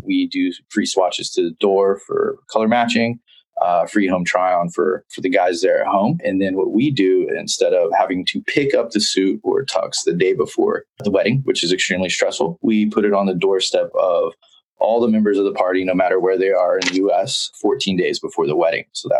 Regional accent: Southern United States, United States; I am a Southern guy.

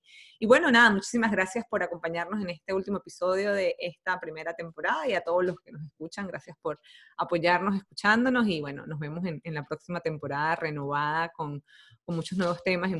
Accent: Mérida, Venezuela; fueron varias veces a Mérida, uh-huh. Que es de donde soy

